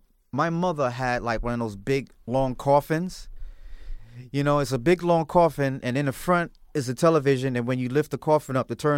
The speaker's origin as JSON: {"language": "English", "town": "New York City", "region": "New York", "country": "United States", "tie": "born or raised there", "also_born_or_lived": "Harlem", "said": "And I was born, I was raised in the Bronx."}